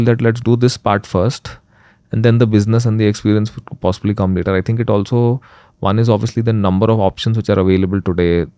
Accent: Ranchi, Jharkhand, India; also born or lived in Chennai; So, you know, I'm actually from Ranchi.

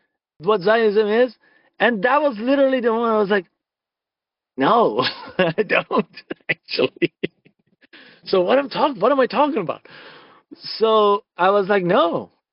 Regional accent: Iran; when they would find out I'm from Iran, they would stop responding.

